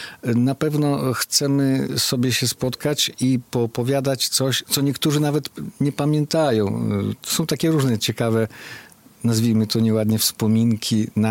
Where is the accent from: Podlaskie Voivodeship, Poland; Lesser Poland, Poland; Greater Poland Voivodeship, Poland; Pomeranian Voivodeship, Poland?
Podlaskie Voivodeship, Poland; Kuźnica; now in Sokółka, Poland; Ja po prostu aktualnie mieszkam w Sokółce, a urodziłem się i mieszkałem w Kuźnicy Białostockiej.